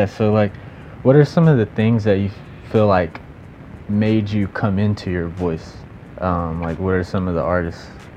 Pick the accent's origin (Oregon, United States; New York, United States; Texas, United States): Texas, United States; Yeah, I'm from Texas, so I have no idea.